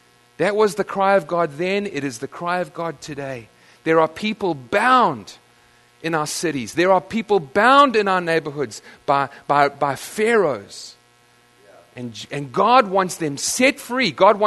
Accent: Nottingham, East Midlands, United Kingdom; born there; I was born in Nottingham, so there you go.

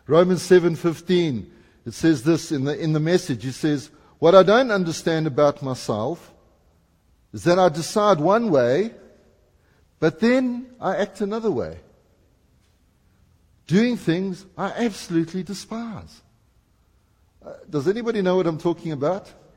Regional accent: Durban, KwaZulu-Natal, South Africa; I was from Durban.

